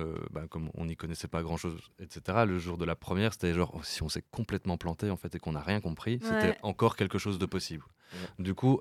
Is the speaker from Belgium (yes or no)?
yes; Namur, Wallonia, Belgium; now in Brussels, Belgium; Donc moi, je suis pas liégeois. Je viens de Namur au départ. J'habite Bruxelles.